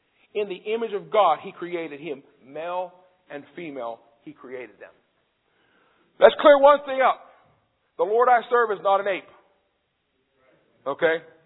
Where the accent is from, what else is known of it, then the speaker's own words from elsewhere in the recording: Belle Vernon, Pennsylvania, United States; I'm originally from Bell Vernon.